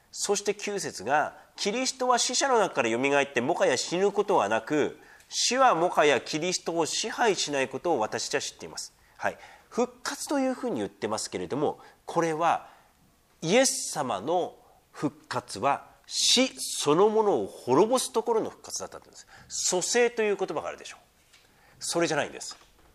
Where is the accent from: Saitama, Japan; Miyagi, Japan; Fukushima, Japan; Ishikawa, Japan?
Miyagi, Japan; Sendai; で、私は仙台出身なんですよ。で、もっと塩辛いんですよ、しょっぱいんだよ。